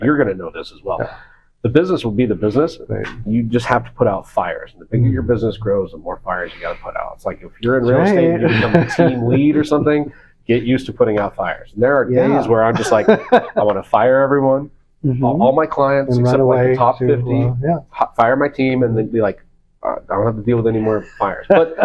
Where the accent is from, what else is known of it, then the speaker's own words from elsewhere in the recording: Nevada, United States; moved away as an adult; now in Las Vegas, United States; I'm from the North Shore, Tahoe, on the Nevada side.